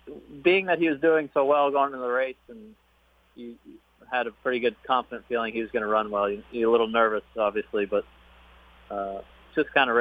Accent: Kentucky, United States; I mean, I'm from Kentucky, but I think everybody that does this dreams of winning the Kentucky Derby

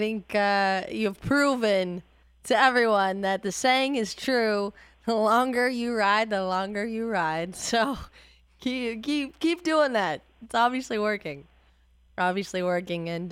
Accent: Kentucky, United States; At Ellis Park. I grew up near Ellis Park. That was the first racetrack I have ever visited.

